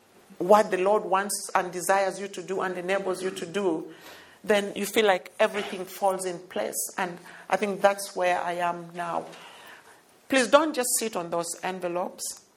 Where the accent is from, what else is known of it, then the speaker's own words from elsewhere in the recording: Kenya; When I was growing up in Africa, I did not know what sport was, apart from the, you know, the able body runner. You know, Kenya is famous for, you know, for sprinters. And then now we are also famous for